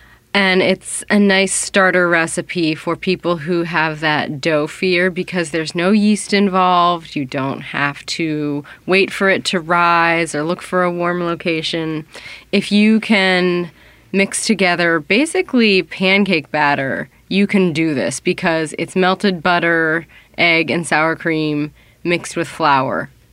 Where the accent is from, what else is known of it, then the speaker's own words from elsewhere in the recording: Pittsburgh, Pennsylvania, United States; I can't even say it correctly because I grew up in Pittsburgh. Everyone just says pierogies.